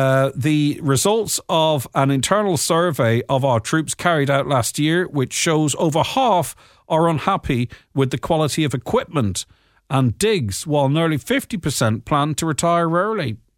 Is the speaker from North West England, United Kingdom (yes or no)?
no; London, United Kingdom; born there; I'm London Irish born.